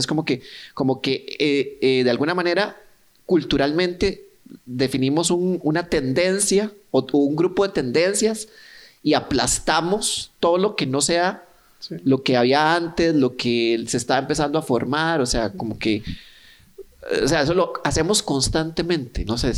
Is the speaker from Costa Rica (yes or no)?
yes; Costa Rica; Somos la Argentina de Centroamérica, mae.